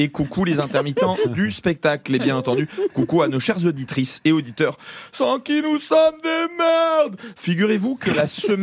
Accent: Corsica, France; Mais moi, je ne peux pas être colonisateur parce que je viens de Corse.

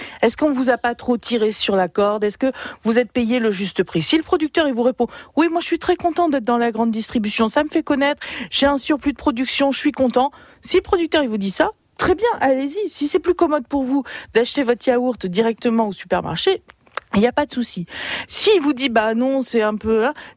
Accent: Nouvelle-Aquitaine, France; Ce qu'il y a de bien chez nous en Périgord

